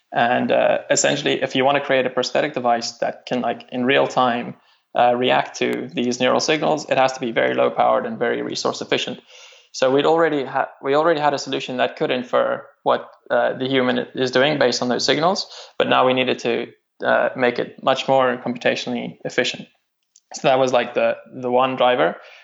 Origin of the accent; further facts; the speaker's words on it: South Africa; because I'm from South Africa, what I had to do quite often in Cambridge is do a Skype call back home